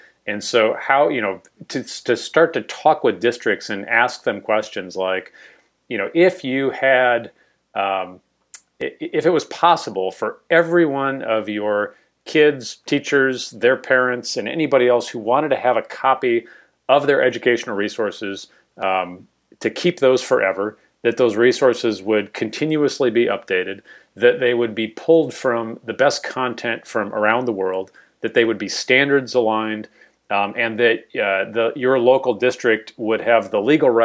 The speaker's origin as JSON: {"language": "English", "region": "Washington", "country": "United States", "said": "I'll brag a little bit and point to my home state. If your listeners go to their favorite search engine and type in Washington State K-12 OER"}